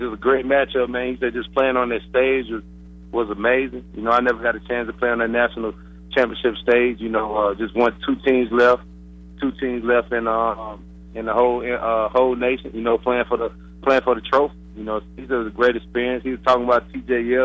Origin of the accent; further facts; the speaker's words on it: Fort Wayne, Indiana, United States; born there; also born or lived in Tuscaloosa, Alabama; I remember as a child growing up, when I was born in Fort Wayne, Indiana, before I moved to Tuscaloosa, I used to go to the Rod Woodson camp all the time.